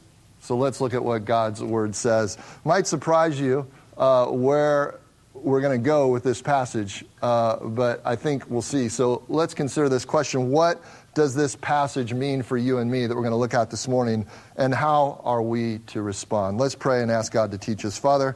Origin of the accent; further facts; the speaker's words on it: Midwest, United States; I'm from the Midwest. I've met plenty of people from the Midwest.